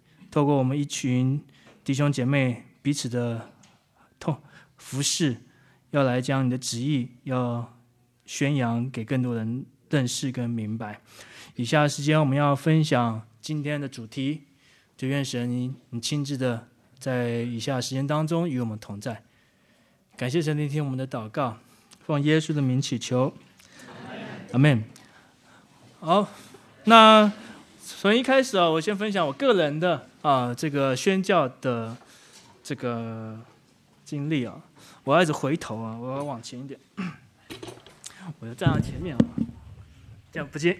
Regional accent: Taiwan; born there; 他们就来到台湾宣教，所以我也因此出生在台湾，所以是一开始就是因着我外公的关系，所以我在台湾出生

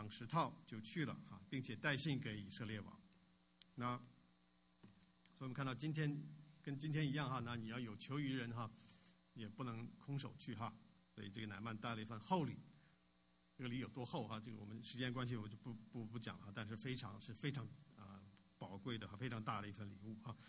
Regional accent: China; 如果你像我是从大陆来的话，

